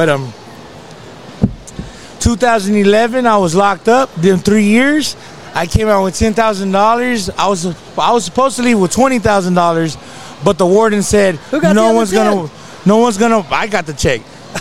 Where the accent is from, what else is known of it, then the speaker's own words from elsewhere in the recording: Fort Worth, Texas, United States; born there; I was born from Southside, Fort Worth, off of Baylor. I live right by Carnival.